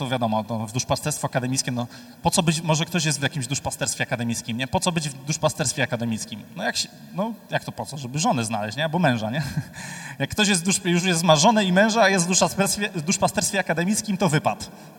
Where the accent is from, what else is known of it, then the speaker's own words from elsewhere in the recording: Silesian Voivodeship, Poland; bo ja pochodzę ze Śląska, tam śluby mamy o 11 na przykład, nie?